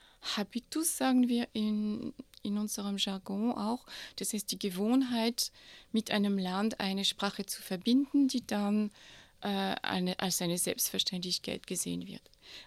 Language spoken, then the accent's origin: German; Grand Est, France; German is a second language; moved away as an adult; now in Austria; Ich komme ursprünglich aus Frankreich. Ich komme aus dieser sogenannten Champagne-Ardennen-Gegend und habe im Laufe meines Studiums ein Praktikum in Österreich gemacht, wo ich meinen Mann kennengelernt habe, bin dann geblieben